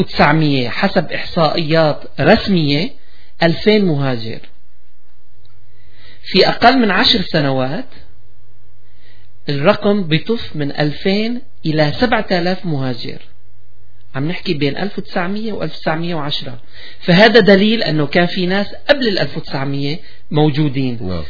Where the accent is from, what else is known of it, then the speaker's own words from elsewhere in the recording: Syria; now in Canada; أنا اليوم جيت من سوريا، أنا جيلي هو الجيل الأول، لا أزال أحتفظ بجنسيتي ولو أنا ما حافظت عليها، بس ولكن أبقى أنا سوري.